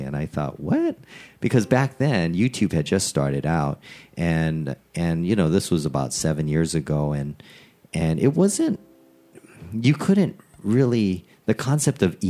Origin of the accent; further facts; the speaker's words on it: Hawaii, United States; I was born and raised in Hawaii, and my mom played.